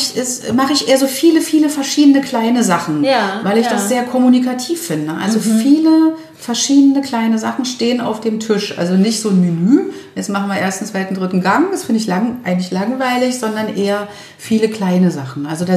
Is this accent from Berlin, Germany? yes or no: yes; Berlin, Germany